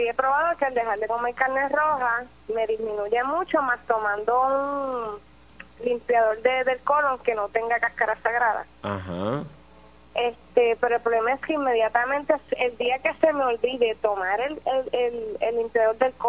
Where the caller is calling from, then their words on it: Humacao, Puerto Rico; De Humacao, Dios les bendiga mucho.